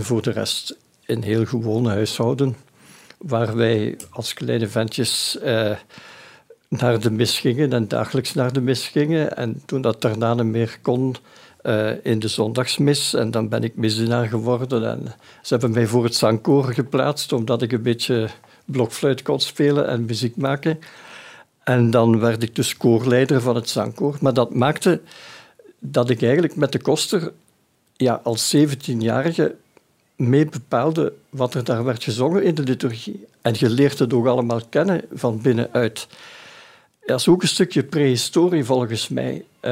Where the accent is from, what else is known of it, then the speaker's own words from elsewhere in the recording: Tongeren, Limburg, Belgium; Ik ben dus … Ik ben van Tongeren in Limburg. En ik ben geboren in 1962. Op de 8e december